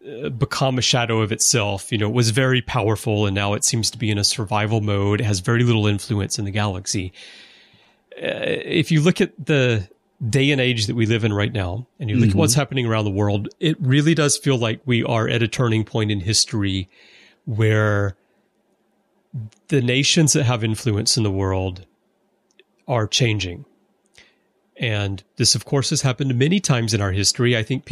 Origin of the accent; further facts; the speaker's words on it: United States; But as an American, I remember thinking, okay, well, the Soviet Union's gone.